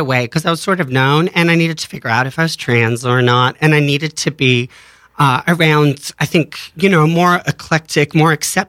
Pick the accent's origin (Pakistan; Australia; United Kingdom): Australia; moved away; I am. I'm originally from Australia.